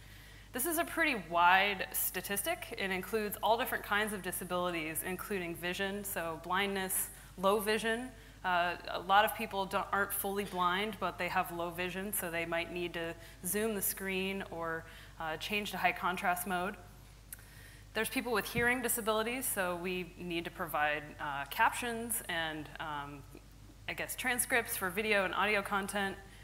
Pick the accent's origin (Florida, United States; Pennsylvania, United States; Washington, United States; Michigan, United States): Washington, United States; Seattle; I'm from Seattle, Washington.